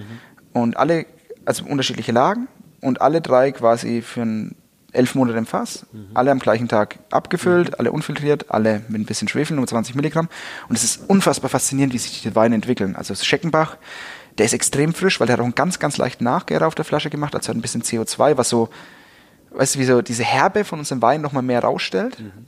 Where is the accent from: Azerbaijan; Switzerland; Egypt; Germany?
Germany; Bavaria; Also das merke ich halt als Franke auch, weil wir als Franken, wir sind ja immer schon die Underdogs.